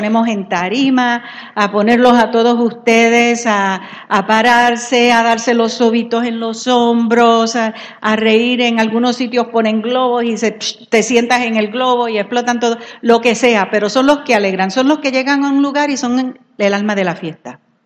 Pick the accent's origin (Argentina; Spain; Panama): Panama; born there; also born or lived in United States / France; Hija de militar, yo nací en Panamá. Viví en distintos estados en Estados Unidos. Cuando pequeña viví en Francia 3 años.